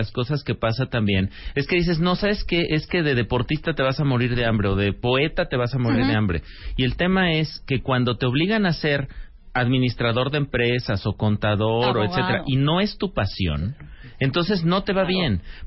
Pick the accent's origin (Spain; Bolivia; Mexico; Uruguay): Mexico; no nos podemos explicar el estado de ánimo que tenemos como mexicanos